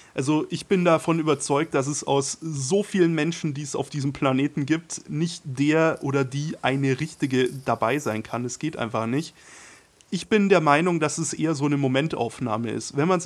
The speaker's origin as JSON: {"language": "German", "region": "Bavaria", "country": "Germany", "tie": "born there", "said": "wie Mariela gerade schon gesagt hat. Ich bin 22 Jahre alt, komme gebürtig aus Bayern"}